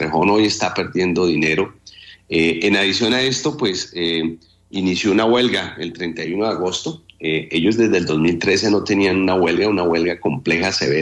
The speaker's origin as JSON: {"language": "Spanish", "country": "Colombia", "said": "como colombianos debemos preocuparnos"}